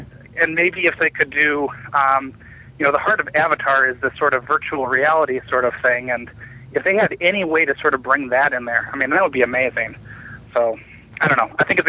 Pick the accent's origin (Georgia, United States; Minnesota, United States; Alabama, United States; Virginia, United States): Minnesota, United States; I'm from Minnesota.